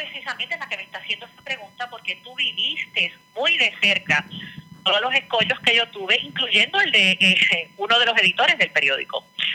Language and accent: Spanish; Puerto Rico; porque soy puertorriqueño